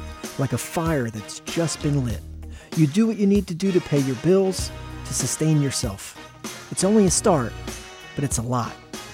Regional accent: Philadelphia, Pennsylvania, United States; Just out of college and on a mission to live a life different from what I'd known growing up in Row House, Philadelphia.

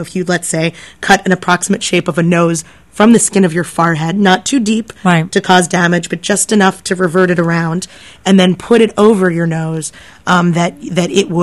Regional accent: Philadelphia, Pennsylvania, United States; I grew up here in Philly, and when I went to school in New York, people would go, "Have you heard of this museum?"

